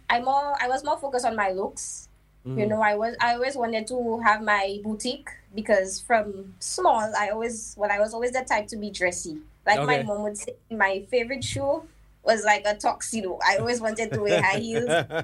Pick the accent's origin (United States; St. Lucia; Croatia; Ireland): St. Lucia; Castries; I'm from Castries. I was brought up Waterworks Road. I attended the Entrepot Secondary School.